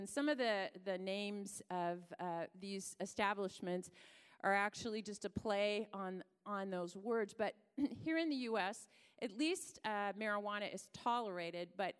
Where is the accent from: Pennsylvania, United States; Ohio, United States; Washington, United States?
Washington, United States; Seattle; You know, I'm from Seattle. We don't do that.